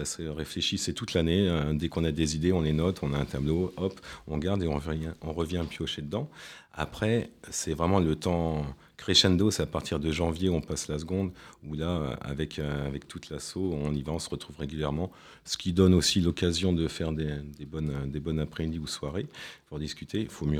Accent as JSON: {"language": "French", "region": "Brittany", "country": "France", "said": "je viens de Bretagne, désolé"}